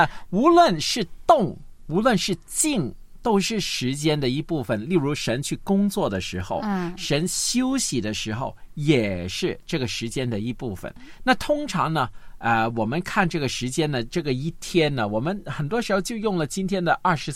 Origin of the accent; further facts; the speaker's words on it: Guangdong, China; 我们广东人经常说斗长命